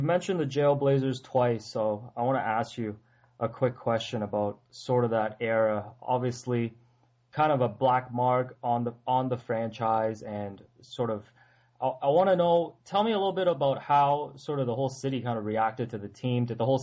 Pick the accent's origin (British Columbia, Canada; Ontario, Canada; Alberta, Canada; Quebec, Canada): Ontario, Canada; Toronto; For me, from the outside, I'm from Toronto.